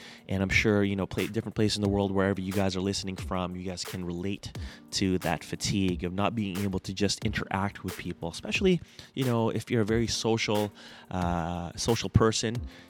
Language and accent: English; Surrey, British Columbia, Canada; I'm from Vancouver, or the suburb of Vancouver, Canada, in South Surrey.